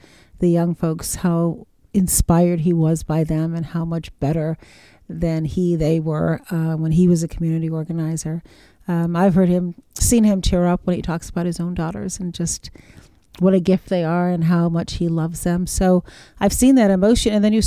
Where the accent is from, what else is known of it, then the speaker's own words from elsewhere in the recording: Charleston, South Carolina, United States; day by day on the streets of my hometown, Charleston.